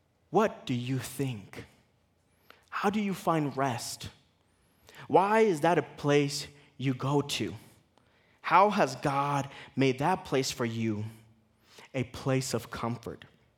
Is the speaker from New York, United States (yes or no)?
no; California, United States; now in Colorado Springs, United States; This journey coming to Colorado, I'm from California, but this journey from Colorado Springs felt new.